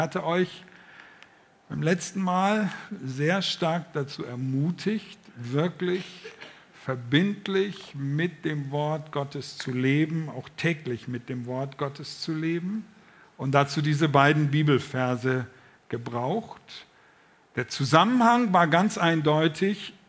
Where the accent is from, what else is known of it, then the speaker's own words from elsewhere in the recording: Velbert, North Rhine-Westphalia, Germany; Wenn ich heute irgendwo unterwegs bin und erzähle, ich komme aus Velbert, dann ist immer die Frage, wo ist denn das?